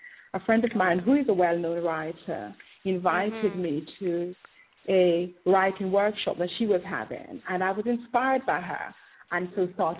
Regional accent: England, United Kingdom; now in Jamaica; I love living in Jamaica, but I am very lucky in that I have a foot in two camps, because I was raised in England, as you know, and I now live in Jamaica.

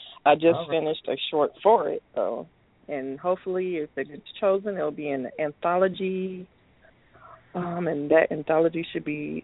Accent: St. Louis, Missouri, United States; I did one signing in my hometown of St. Louis

